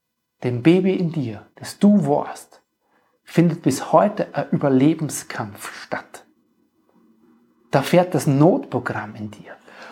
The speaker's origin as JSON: {"language": "German", "country": "Germany", "tie": "born or raised there", "said": "ich bin in der DDR aufgewachsen."}